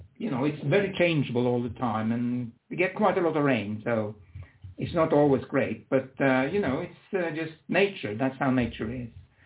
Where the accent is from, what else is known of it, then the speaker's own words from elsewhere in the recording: Norway; moved away as an adult; now in England, United Kingdom; I was born in Norway and lived there until I was about 40.